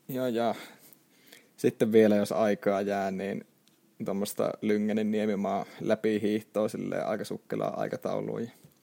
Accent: Kuopio, North Savo, Finland; mä oon Kuopiosta itse kotoisin

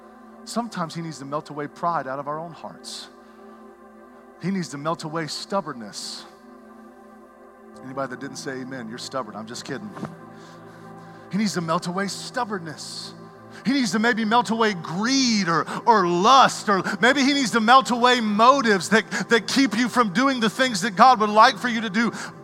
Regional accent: the South, United States; Okay, I grew up in the South.

